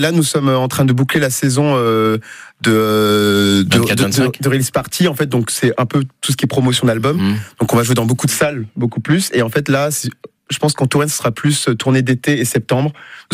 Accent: Mozambique; first language Portuguese; French is a second language; moved away; Moi, je viens du Mozambique, donc j'ai commencé par parler portugais, puis l'anglais, et en troisième le français.

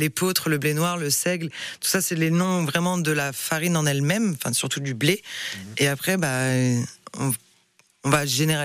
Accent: Saint-Jouan-des-Guérets, Brittany, France; also born or lived in Saint-Malo; Alors, moi, je suis née à Saint-Malo, ouais. Mais j'ai vécu à Saint-Jouan-des-Guérets, c'est un petit patelin à côté, tout petit.

